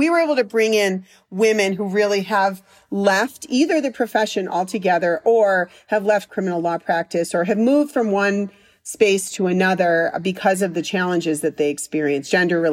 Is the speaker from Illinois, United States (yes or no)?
yes; Chicago, Illinois, United States; also born or lived in Washington, D.C.; And I lived in, I'm from Chicago, and then I lived in Washington, D.C. for many years